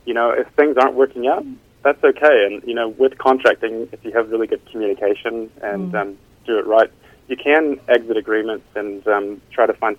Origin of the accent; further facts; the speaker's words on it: United States; moved away; My personal journey coming to I grew up in the States. Now I live kind of 15,000 kilometers from my family.